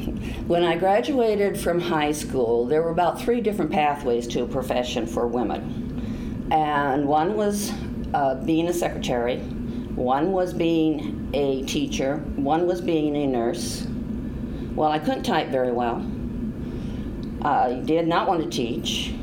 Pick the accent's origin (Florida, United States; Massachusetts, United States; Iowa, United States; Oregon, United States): Iowa, United States; Pella; I am from Pella, and I grew up here in Pella. I attended Pella Christian grade school from the time I was in fourth grade, and then graduated from Pella Christian High School in 1963.